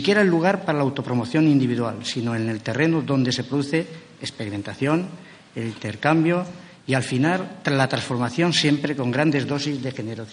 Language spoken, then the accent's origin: Spanish; Villena, Valencian Community, Spain; Una vida que arranca en mi pueblo, en Villena, en mis calles, en mis amigos de la infancia y en los juegos de las calles del Raval.